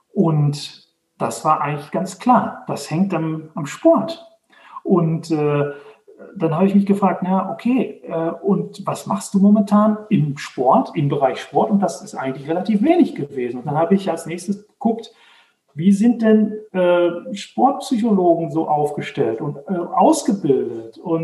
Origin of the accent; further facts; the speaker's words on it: Dortmund, North Rhine-Westphalia, Germany; now in Herdecke, Germany; Also ich komme aus Dortmund, wohne jetzt in Herdecke, ist direkt nebenan.